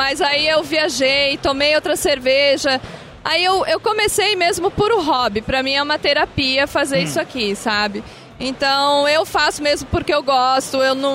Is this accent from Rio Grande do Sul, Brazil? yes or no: yes; Porto Alegre, Rio Grande do Sul, Brazil; born there; now in Florianópolis, Brazil; Eu nasci em Porto Alegre, só que eu recentemente... Tipo, eu morei por 3 anos em Porto Alegre e já fui pra Florianópolis